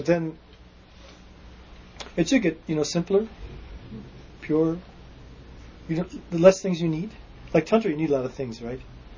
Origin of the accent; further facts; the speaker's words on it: Chicago, Illinois, United States; I grew up in Chicago, and my father was Mayor Daley's stockbroker.